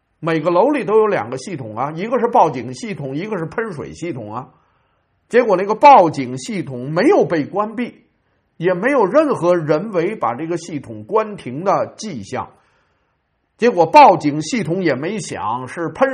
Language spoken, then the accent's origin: Chinese; Taiwan; 那你在大陆那边通过平台骗我们台湾人